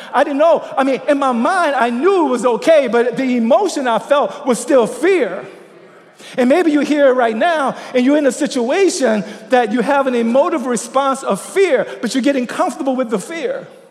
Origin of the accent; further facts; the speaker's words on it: Louisiana, United States; When I was growing up in Louisiana, it's like there were houses here and there was a little driveway alley and our house was back here.